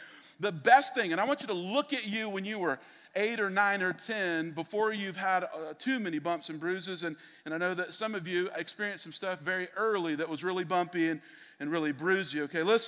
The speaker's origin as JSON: {"language": "English", "town": "Tampa", "region": "Florida", "country": "United States", "tie": "born there", "said": "except for the fact that I was born in Tampa."}